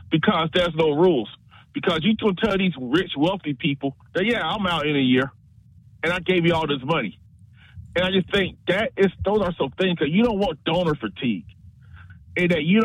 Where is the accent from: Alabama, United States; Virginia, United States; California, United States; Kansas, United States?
Alabama, United States; Because I remember, like, growing up in Alabama, most kids went there from, like, the Southeast.